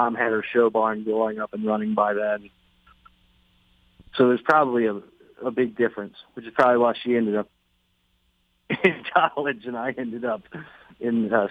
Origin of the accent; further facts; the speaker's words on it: Maryland, United States; I mean, I grew up in Maryland.